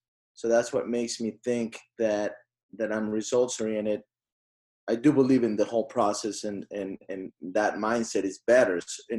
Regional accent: Mexico; English is a second language; I always, maybe it's growing up in Mexico, maybe it's growing up with not everything given to me, or, you know, middle class, normal

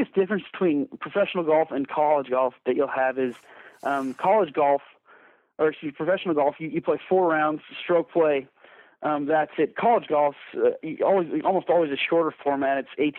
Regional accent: Nevada, United States; now in Las Vegas, United States; Well, I'm originally from Northern Nevada. Came to school in Las Vegas to pursue a PGA membership as well as to get my college degree.

